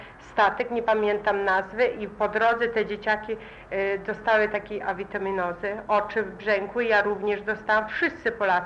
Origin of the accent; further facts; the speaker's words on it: Ternopil, Ternopil Oblast, Ukraine; moved away as an adult; Ja pochodzę z Tarnopola, z miejscowości.